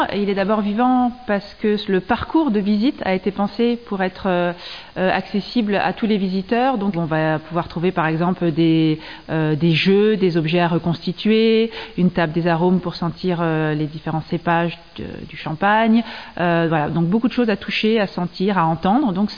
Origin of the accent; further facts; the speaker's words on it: Dijon, Bourgogne-Franche-Comté, France; born there; also born or lived in Beaune; Je suis bourguignonne, je suis née à Dijon, capitale des Ducs de Bourgogne, très belle ville. Et j'ai travaillé pendant 15 ans à Beaune